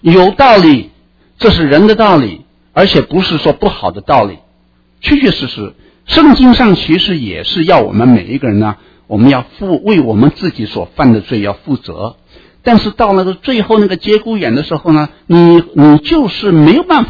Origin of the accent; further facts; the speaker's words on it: China; 要不然我们中国人不会有这一句话，不光是中国人呢、啊，所有的民族都有这句话